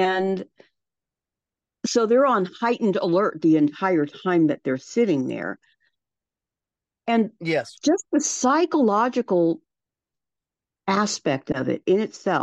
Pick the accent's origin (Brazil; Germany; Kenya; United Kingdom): Germany; I was born and raised in Germany.